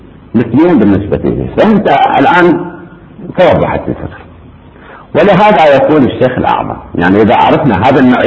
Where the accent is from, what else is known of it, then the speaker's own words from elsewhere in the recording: Iraq; عندنا في العراق الحنطة الكردية، الحنطة الكربلائية، الحنطة البغدادية، لها أنواع